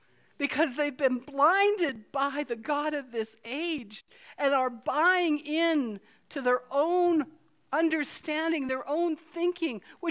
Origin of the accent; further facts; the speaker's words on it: Canada; I'm a Canadian, sorry.